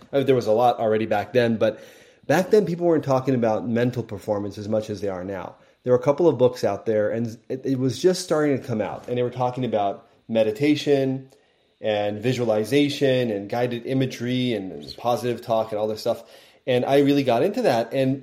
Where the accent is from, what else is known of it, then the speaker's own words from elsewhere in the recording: Columbus, Ohio, United States; born there; also born or lived in San Francisco Bay Area, United States; Well, I was born in Ohio. In Columbus. My parents were both Buckeyes, and we moved around a lot.